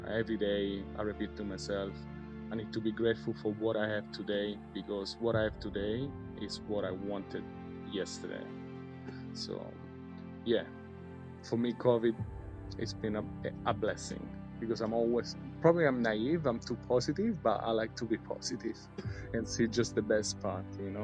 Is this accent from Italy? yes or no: yes; Rome, Lazio, Italy; English is a second language; moved away as an adult; now in Sydney, Australia; Sydney was another metropolis, I'm from Rome.